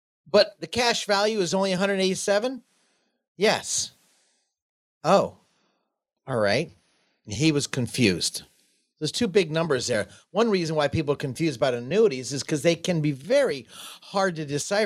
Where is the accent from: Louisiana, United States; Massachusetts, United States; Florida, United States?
Florida, United States; Jacksonville; I'm from Jacksonville, Florida. I've kind of got rid of my accent